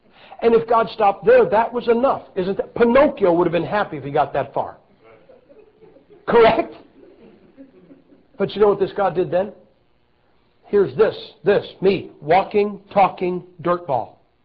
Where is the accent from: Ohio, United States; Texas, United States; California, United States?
Ohio, United States; Hey, guys, look, you can complain all you want that I'm from Ohio, who was the winning side.